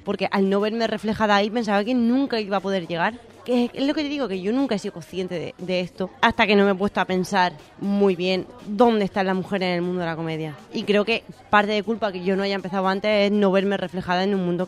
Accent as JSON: {"language": "Spanish", "region": "Region of Murcia", "country": "Spain", "said": "yo utilizo mucho la baza de que soy murciana para mi monólogo"}